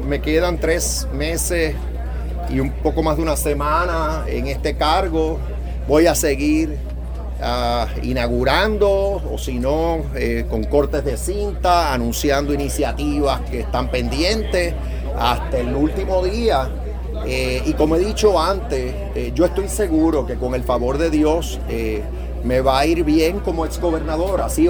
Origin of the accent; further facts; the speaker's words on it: Puerto Rico; yo viví en Estados Unidos con 3 de mis hijos en ese entonces y tomé la decisión de regresar a mi patria. Así que mi deseo en este momento sería quedarme aquí. En mi tierra, en mi patria, con mis seres queridos.